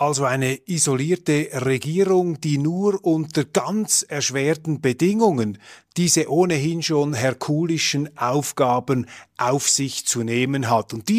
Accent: Switzerland; Und als Schweizer streue ich hier gleich mal noch eine ziemlich steile These an den Anfang.

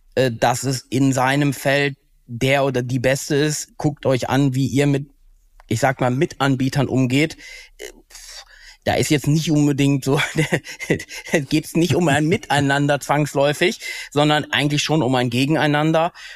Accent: North Rhine-Westphalia, Germany; ich bin Ostwestfale

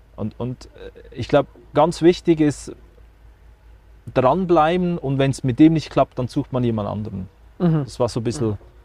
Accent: Stein, Aargau, Switzerland; In Stein, im Fricktal. Stein.

